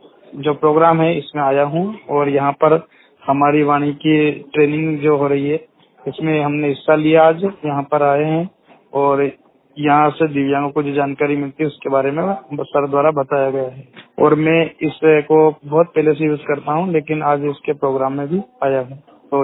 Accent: Madhya Pradesh, India; मैं मध्य प्रदेश के राजगीर डिस्ट्रिक्ट सारागपुर तहसील ग्राम पोस्ट कुपा का रहने वाला हूं

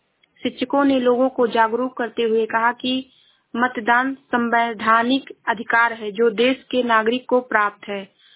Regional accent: Shravasti, Uttar Pradesh, India; मैं जिला श्रावस्ती से हूँ।

